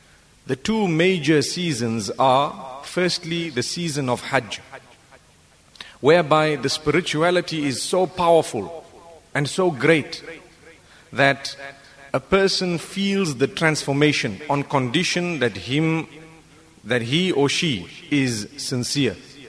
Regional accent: Zimbabwe; I'm quite experienced because we come from Zimbabwe.

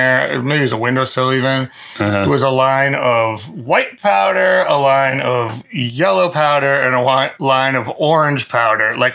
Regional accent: Midwest, United States; I'm from the Midwest, so all I eat is like bologna.

